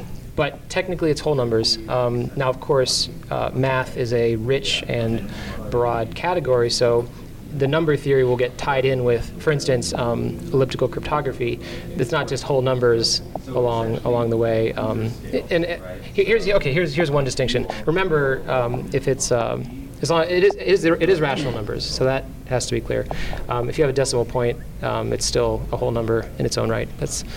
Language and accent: English; Belgium; also born or lived in South Florida, United States; I was born here, but I have a sort of illustrious past history. I used to live in, I grew up in Belgium. I lived there for 10 years.